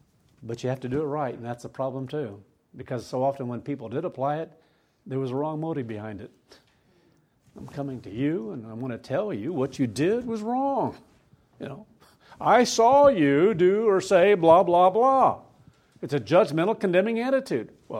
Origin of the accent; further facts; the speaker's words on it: Kansas, United States; Now, I grew up in Kansas, in the Midwest